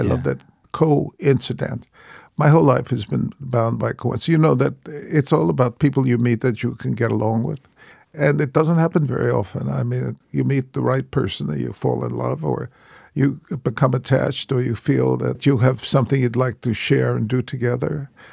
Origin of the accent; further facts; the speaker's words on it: Bronx, New York, United States; And I was a kid from the Bronx. I mean, nothing was surprising to me about this city, and I loved the low end, the tenements, the rough life, and so on.